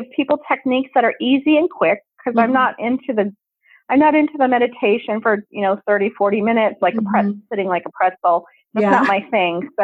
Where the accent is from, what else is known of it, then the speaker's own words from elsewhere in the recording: California, United States; now in Independence, United States; Well, I live in Independence, Oregon, and I'm a transplant from California.